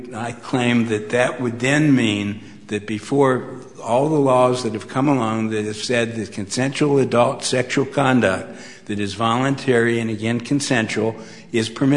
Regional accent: Cincinnati, Ohio, United States; I'm from Cincinnati, Ohio, and I'm proud to be here

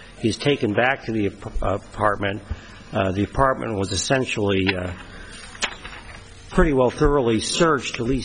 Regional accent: Henderson, Nevada, United States; I'm the attorney for the appellant. I'm from Henderson, Nevada.

